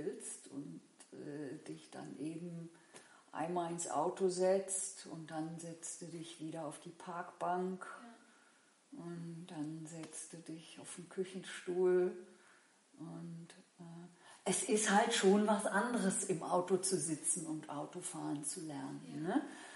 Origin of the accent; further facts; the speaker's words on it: Rhineland, Germany; Also, ich komme ja aus dem Rheinland, ne?